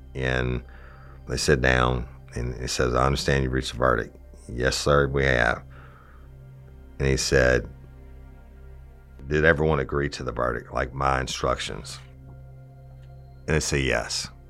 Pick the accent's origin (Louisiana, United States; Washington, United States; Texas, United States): Louisiana, United States; I love to cook. I'm from South Louisiana. It's one of the major things we do, right? It's part of our culture.